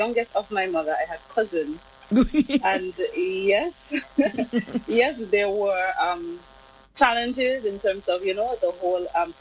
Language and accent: English; Guyana; born there; Yes, so I was born in Guyana and to two Guyanese parents, both my father and mother